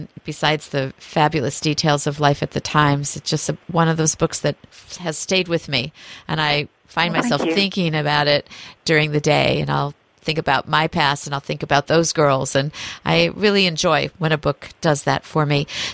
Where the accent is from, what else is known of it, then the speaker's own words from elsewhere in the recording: New Jersey, United States; It is nostalgic. I was raised in New Jersey in the 50s.